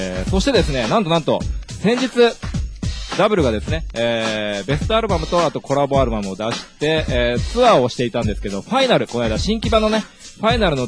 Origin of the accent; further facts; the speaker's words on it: Saitama, Japan; 僕埼玉出身なんでこれですごい憧れて